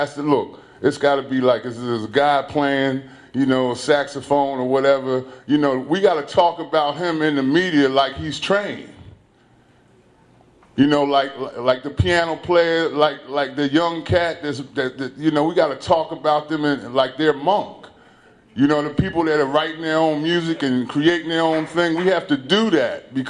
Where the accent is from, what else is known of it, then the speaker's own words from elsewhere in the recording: Philadelphia, Pennsylvania, United States; I'm from Philly originally.